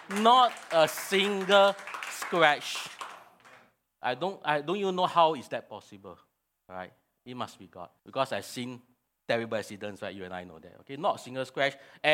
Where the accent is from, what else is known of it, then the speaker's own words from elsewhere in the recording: Penang, Malaysia; English is a second language; I'm from Penang. I stay on the island.